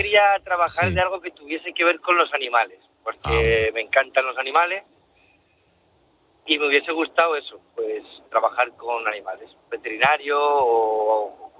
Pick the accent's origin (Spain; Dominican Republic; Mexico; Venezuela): Spain; Marbella, Andalusia; yo, en realidad, yo vengo de Marbella